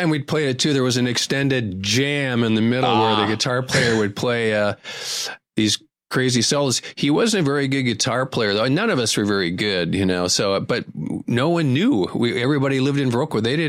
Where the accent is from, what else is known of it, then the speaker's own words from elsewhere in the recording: Viroqua, Wisconsin, United States; can't take me out of Wisconsin, particularly Viroqua.